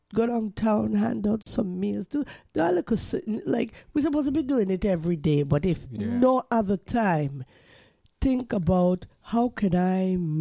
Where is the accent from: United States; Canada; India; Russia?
Canada; born there; I spoke to Louise Burns this morning, right? And we're both Canadian born.